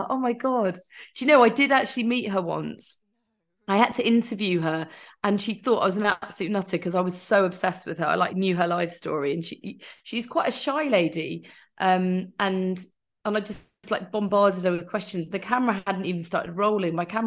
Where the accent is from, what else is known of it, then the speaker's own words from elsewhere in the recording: Silverstone, East Midlands, United Kingdom; We've always been a really sporty family. We grew up near Silverstone.